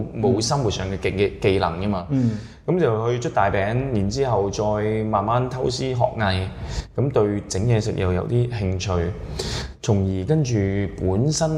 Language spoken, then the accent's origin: Chinese; Guangzhou, Guangdong, China; 我是一个在广州长大的潮汕人啦，然后亦都有机会在澳洲留过学啦，以前。